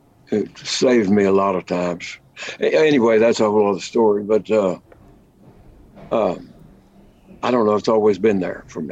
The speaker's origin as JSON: {"language": "English", "town": "Lubbock", "region": "Texas", "country": "United States", "tie": "born or raised there", "said": "I grew up in Lubbock, Texas, hub of the plains, the Llano Estacado, as the Spaniards called it."}